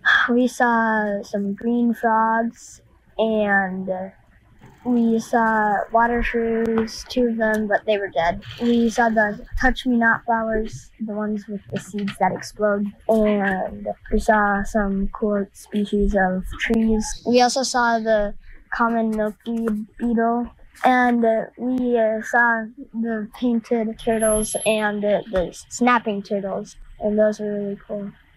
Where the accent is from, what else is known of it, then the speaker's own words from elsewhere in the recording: Andover, Minnesota, United States; I am 10 years old, and I am from Andover, Minnesota